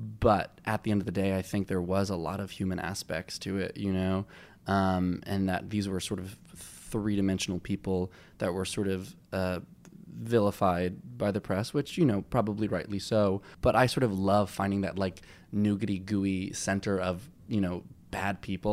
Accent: Long Island, New York, United States; I definitely am in the same boat because, you know, I grew up on Long Island, so they're close and they come to see basically everything.

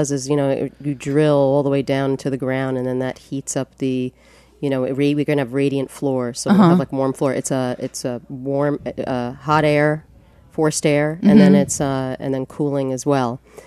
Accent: Hawthorne, New York, United States; I grew up in Hawthorne, New York, which is, you know, about 30 minutes outside of New York City.

